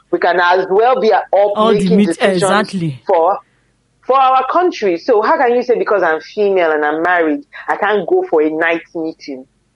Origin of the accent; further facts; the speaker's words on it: Nigeria; For me, I'm Nigerian first before being female.